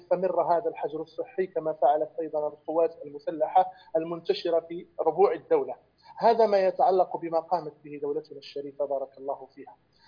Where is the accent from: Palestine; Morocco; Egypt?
Morocco; قبل أن يدور عليها الحول عندنا في المغرب